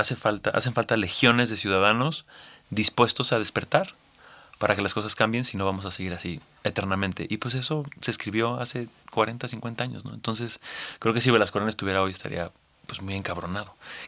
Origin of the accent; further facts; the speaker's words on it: Mexico City, Mexico; todos como chilangos tenemos una relación muy particular con la corrupción y con la injusticia